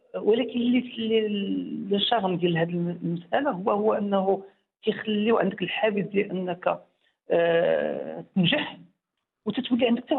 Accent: Morocco; هو اننا نبقاو محافظين على التماسك ديالنا كمغاربه

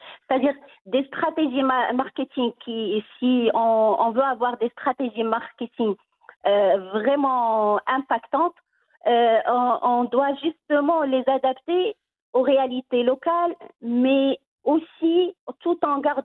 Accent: Morocco; en tant que Marocaine

